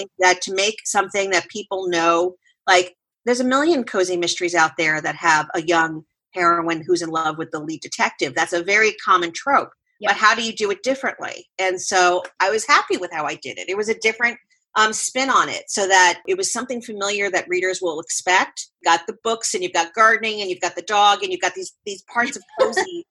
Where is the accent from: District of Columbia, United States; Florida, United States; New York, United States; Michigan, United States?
Florida, United States; Miami; I grew up in Miami, Fort Lauderdale area, and we used to call it Jewish geography.